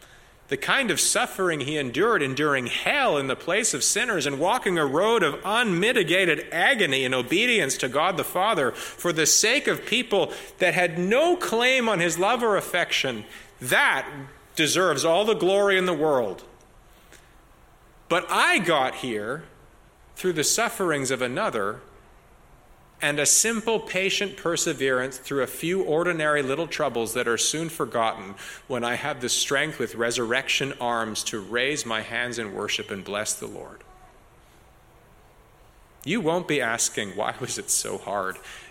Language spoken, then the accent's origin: English; Canada; I'm actually Canadian.